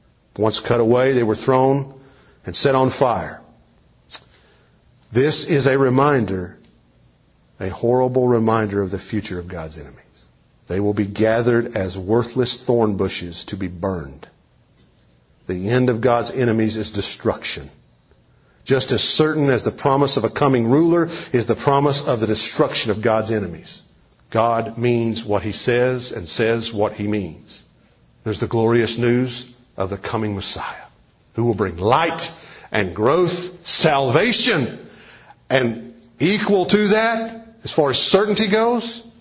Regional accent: Kentucky, United States; Growing up in East Kentucky, we didn't have the flat grounds like we have here to grow gardens.

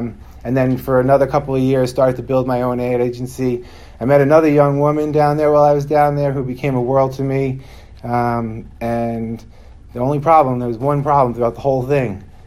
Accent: Long Island, New York, United States; I am 42 years old. I am from New York. Long Island, New York, some might know. I come from a pretty large Roman Catholic Italian family.

